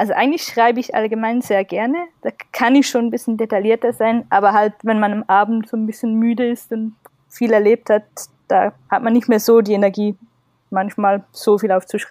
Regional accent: Switzerland; Also ich komme ja aus der Schweiz

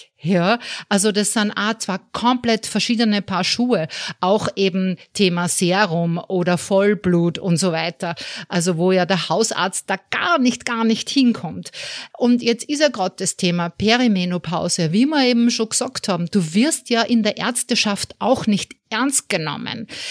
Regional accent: Austria; wenn es bei uns in Österreich gibt es diese gesunden Untersuchung

